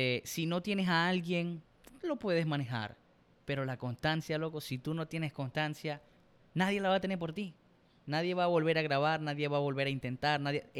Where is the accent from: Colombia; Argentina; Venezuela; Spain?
Venezuela; Maracaibo, Zulia; Por cierto, nosotros somos maracuchos, por si no se habían dado cuenta.